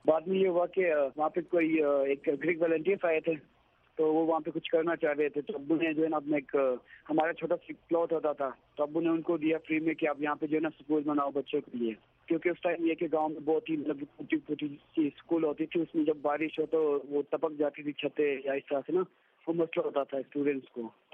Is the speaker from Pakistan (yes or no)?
yes; Bumburet, Khyber Pakhtunkhwa, Pakistan; now in Islamabad, Pakistan; 25 years है। Film maker हूँ, मैं कलाश में रहता हूँ लेकिन आजकल मैं इस्लामाबाद में रहता हूँ। कलाश बम्बरे वैली है और ट्रकाल गाँव का नाम है।